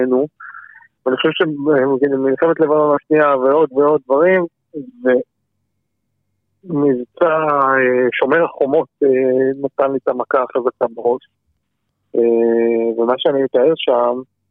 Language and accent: Hebrew; Jerusalem, Jerusalem District, Israel; בירושלים, הרוב שלי עד היום שיאריכו ימים גרים שם